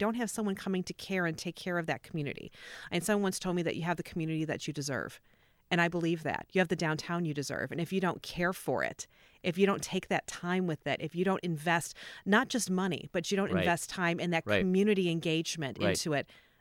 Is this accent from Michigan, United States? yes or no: yes; Birmingham, Michigan, United States; I'm from Birmingham